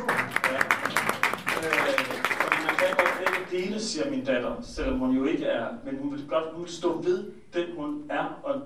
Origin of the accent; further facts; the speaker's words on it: Aarhus, Central Denmark Region, Denmark; jeg kommer jo også fra Aarhus af